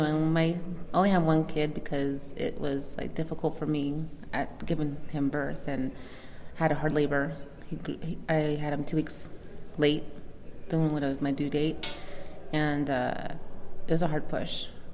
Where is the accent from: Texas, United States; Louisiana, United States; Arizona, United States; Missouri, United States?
Arizona, United States; Winslow; Oh, I was born and raised in Winslow, Arizona. I'm actually an adopted child.